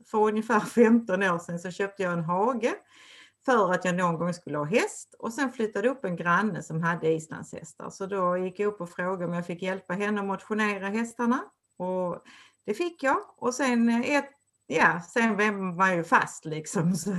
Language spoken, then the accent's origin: Swedish; Skåne, Sweden; Jag är verkligen från Skåne, och men jag bor inte på en gård, utan jag bor på landet i liksom en vanlig villa eller boningshus.